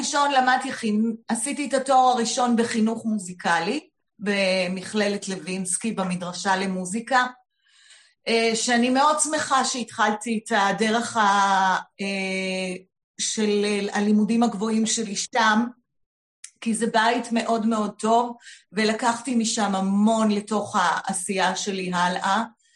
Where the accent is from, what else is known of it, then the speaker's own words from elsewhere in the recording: Hadera, Haifa District, Israel; born there; אז נולדתי בעיר חדרה